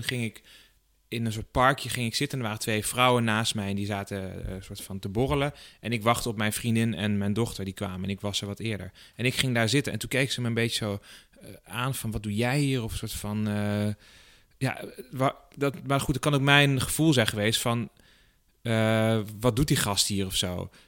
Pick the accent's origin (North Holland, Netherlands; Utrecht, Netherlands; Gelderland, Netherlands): Gelderland, Netherlands; Nijmegen; Ik ben dan inderdaad in Nederland geboren, maar mijn ouders komen uit Israël. Hè? Ik kom uit Nijmegen. Iedereen dacht dat ik een Turk was.